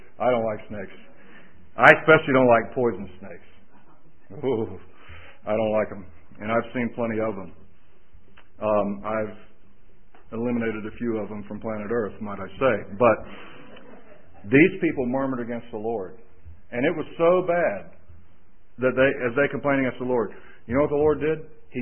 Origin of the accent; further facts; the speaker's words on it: Florida, United States; Now, I'm from Florida, and it's an amazing thing.